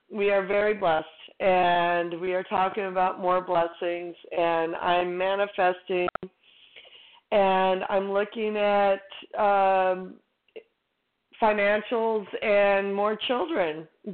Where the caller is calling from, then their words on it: California, United States; I'm calling from beautiful Monterey Bay, California.